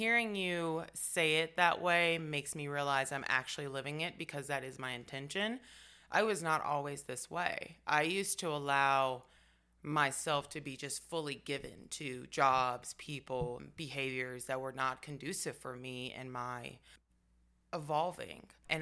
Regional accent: Memphis, Tennessee, United States; A little bit. Just a little bit. It's full of character, love. Food is phenomenal. There's a lot of grit and grind in the city.

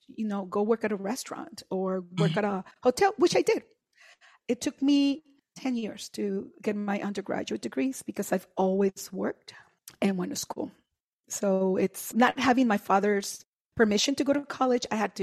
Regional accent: Mexico; I grew up in Mexico. My dad grew up in the U.S.

